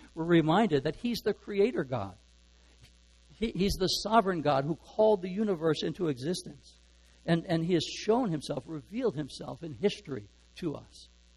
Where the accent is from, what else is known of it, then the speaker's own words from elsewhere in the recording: New Jersey, United States; I'm from New Jersey, so I can pick on that a little bit.